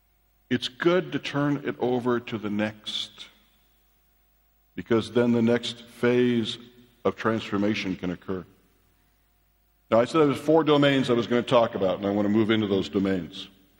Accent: Alaska, United States; I said I was from Alaska, but I'm also from Virginia.

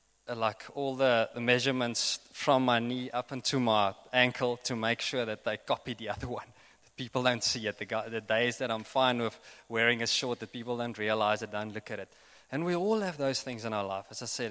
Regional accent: Bloemfontein, Free State, South Africa; I grew up in the Free State, in Bloem.

